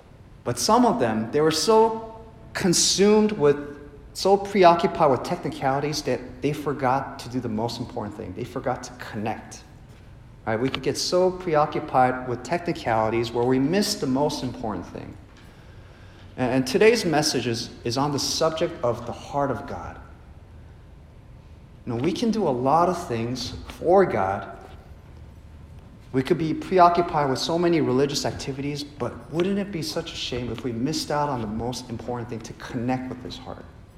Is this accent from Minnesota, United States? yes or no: no; Los Angeles, California, United States; moved away as an adult; now in Northern Virginia, United States; I'm originally from Los Angeles. I came here to the Northern Virginia region about 3 years ago for the job.